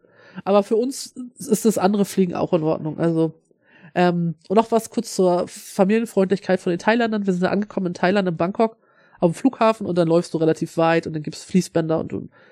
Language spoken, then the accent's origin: German; Northern Germany, Germany; Also wir kommen ja aus Norddeutschland.